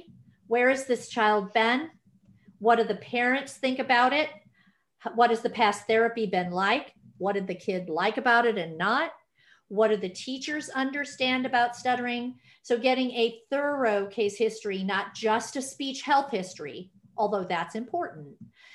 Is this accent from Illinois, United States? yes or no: yes; Illinois, United States; now in Dallas, United States; Oh, I'm here in Dallas, Texas area. I grew up in Illinois and then married a Texan. So here I am in Texas.